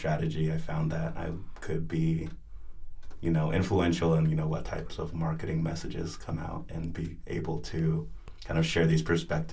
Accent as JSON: {"language": "English", "town": "Modesto", "region": "California", "country": "United States", "tie": "born there", "said": "I'm Ghanaian American. So both my parents were born in Ghana, but I was born in Modesto, California."}